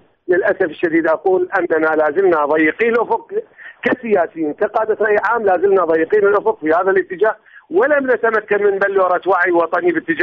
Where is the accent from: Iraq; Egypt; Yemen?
Iraq; علينا أن نتمسك بالوعي الذي أظهرناه كعراقيين كشعب كمواطنين